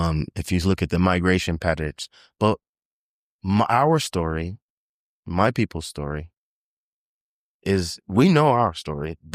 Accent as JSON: {"language": "English", "region": "West Coast", "country": "United States", "tie": "born or raised there", "also_born_or_lived": "Kansas", "said": "I was born in Kansas, but I was raised in the West Coast."}